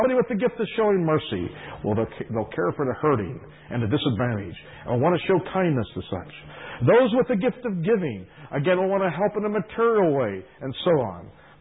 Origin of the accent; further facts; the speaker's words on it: Ocean City, New Jersey, United States; That particular city, Ocean City, New Jersey, was also my hometown.